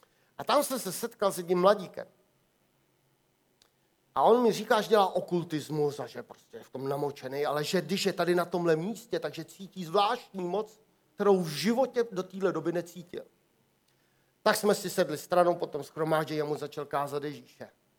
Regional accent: Volary, South Bohemian Region, Czechia; já jsem původem z Volar a jeden čas jsem tam navštěvoval

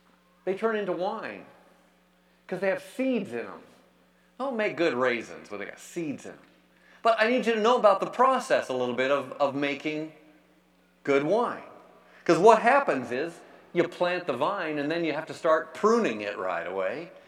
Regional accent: California, United States; Okay, we're from California. The Golden State.

